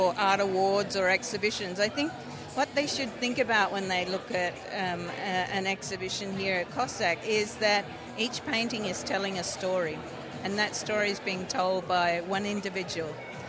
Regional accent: Northern Territory, Australia; My people are from the top end region of Australia. So they are the Larrakia, they are the Waterman, they are the Yanyuwa, but I also have Kimberley connections, and my other side of the family is from Broomway, from Bardi people.

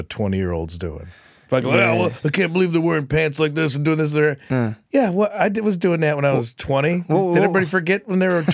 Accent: Chicago, Illinois, United States; I'm from Chicago originally.

